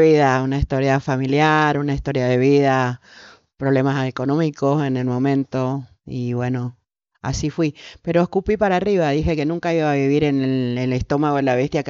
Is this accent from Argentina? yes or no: yes; Tierra Colorada, Misiones, Argentina; Y yo vengo de Misiones, de una zona de Tierra Colorada